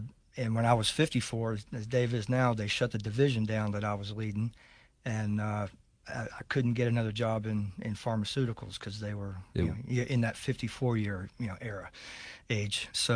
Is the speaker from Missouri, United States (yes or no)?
no; Boston, Massachusetts, United States; Well, originally from Boston, but...